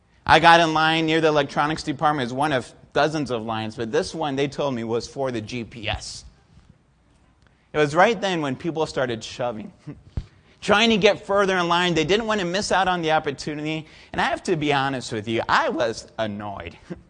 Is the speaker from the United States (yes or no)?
no; Mexico; And because I grew up in Mexico, I love Mexican food.